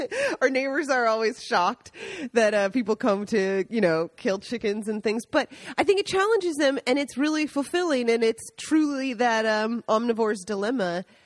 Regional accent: United States; now in Italy; We are American expats that decided to move to Italy, and we have a farm, inn, and cooking school, an agriturismo, a working farm and inn called La Tavola Marche.

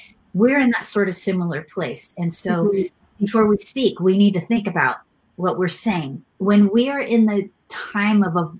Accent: United States; So for me, now I'm American and you are a Canadian.

